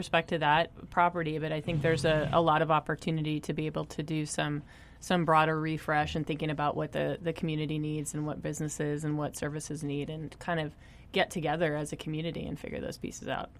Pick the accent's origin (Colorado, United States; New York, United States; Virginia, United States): Colorado, United States; Oh, and I'm from Colorado.